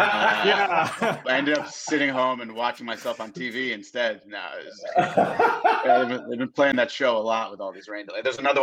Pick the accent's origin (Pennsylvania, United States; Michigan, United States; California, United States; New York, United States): New York, United States; Long Island; My dad was an Islander fan in the 80s, but, like, I grew up on Long Island. It's a 15-minute drive to the Coliseum.